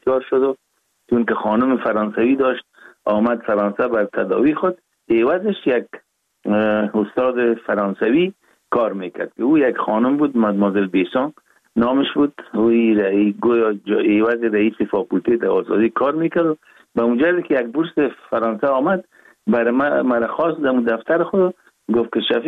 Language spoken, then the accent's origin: Persian; Kabul, Afghanistan; born there; ما 4 دی 1316 در نوابات دی افغانان کابل تولد شدیم